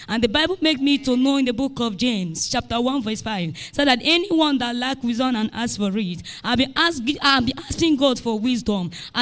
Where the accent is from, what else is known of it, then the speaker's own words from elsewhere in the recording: Ebonyi, Nigeria; I'm from Ebonyi State, and I'm living at Alode with my auntie.